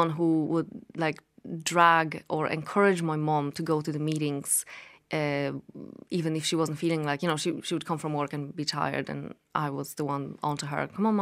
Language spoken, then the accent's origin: English; southern Poland, Poland; born or raised there